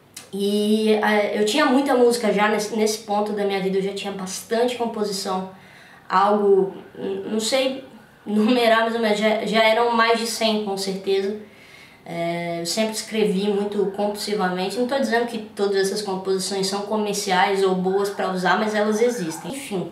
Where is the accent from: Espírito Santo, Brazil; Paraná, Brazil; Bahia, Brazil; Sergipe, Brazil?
Espírito Santo, Brazil; Linhares; moved away; em janeiro eu tava aqui em Linhares, já no Espírito Santo, porque eu quis fazer o lançamento desse disco na minha terra, na minha cidade. Anos depois de ter partido, ter ido morar em outro estado